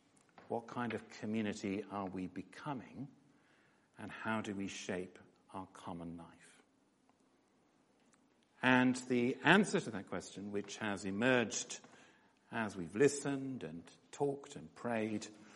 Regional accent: Yorkshire and the Humber, United Kingdom; I say that as a Yorkshireman.

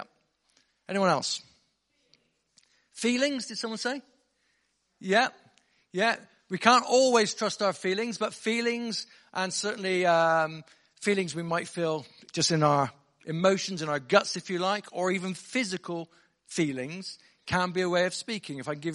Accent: South West England, United Kingdom; I'm from Somerset, if you're wondering where the accent's from.

